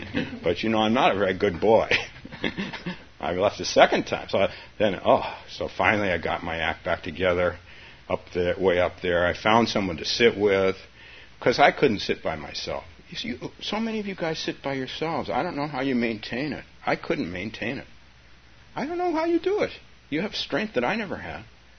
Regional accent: San Francisco, California, United States; Northern Minnesota, no less. And I grew up in San Francisco.

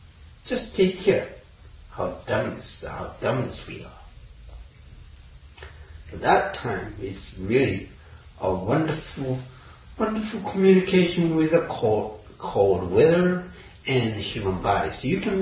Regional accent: Japan; In Japan, of course, we have lots of snow, but weather is pretty mild.

